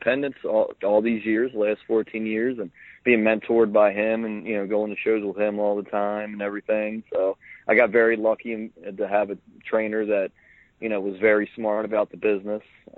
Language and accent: English; Baltimore, Maryland, United States; I'm a guy from Baltimore, and we have the whole Raven Steelers rivalry.